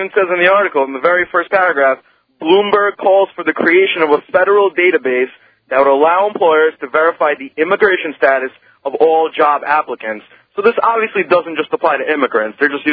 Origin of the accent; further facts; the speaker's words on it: Brooklyn, New York, United States; I'm in New York City. I'm from Brooklyn.